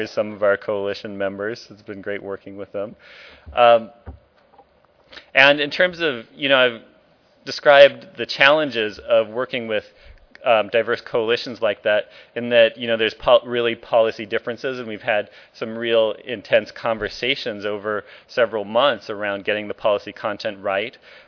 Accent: Portland, Oregon, United States; I'm from Portland, Oregon, and worked on the advocacy at the state level there.

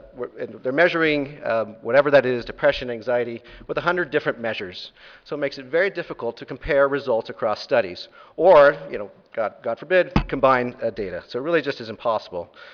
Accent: Denver, Colorado, United States; I'll just begin by giving a little shout out to Denver, my hometown.

